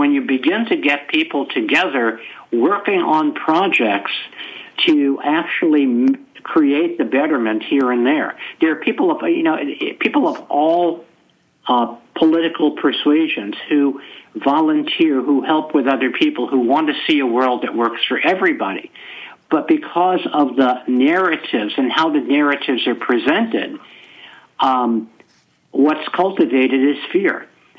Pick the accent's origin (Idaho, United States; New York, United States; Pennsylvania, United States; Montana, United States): New York, United States; I'm from New York, and my religion as a kid was baseball.